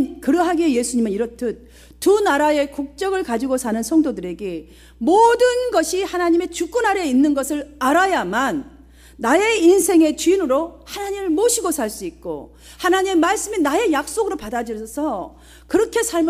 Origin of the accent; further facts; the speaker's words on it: South Korea; 다른 나라 사람들이 저를 보면서 우리 한국 사람을 보면서 아, 미국 사람으로 봐주나요? 봐주지 않아요.